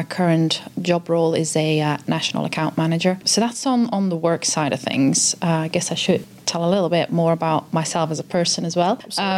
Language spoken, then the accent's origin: English; Belgium; moved away as an adult; now in United Kingdom; they can tell that I'm not British, so I'm Belgian, and I moved to the UK in 2017 for an internship.